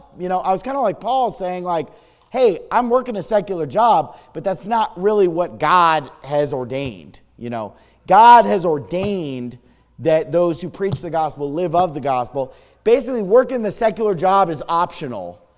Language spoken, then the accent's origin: English; Sacramento, California, United States; I certainly wasn't a member of the Jewish community while growing up in Sacramento. I grew up in a Christian home, Christian school, Baptist church.